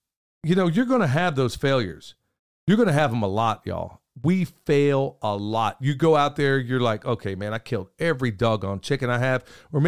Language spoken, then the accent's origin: English; United States; I'm a family man second. And then at the end of the day, I guess I'm an American.